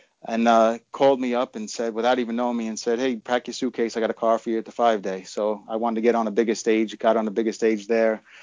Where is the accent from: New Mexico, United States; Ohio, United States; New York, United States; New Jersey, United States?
New York, United States; Queens; I grew up in Queens, New York, right outside of New York City.